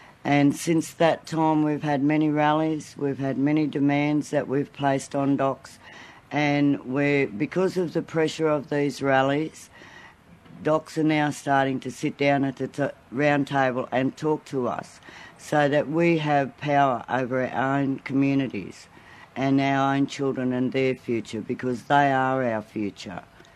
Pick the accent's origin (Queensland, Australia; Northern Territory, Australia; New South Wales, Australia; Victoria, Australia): New South Wales, Australia; Gunnedah; babies, from my area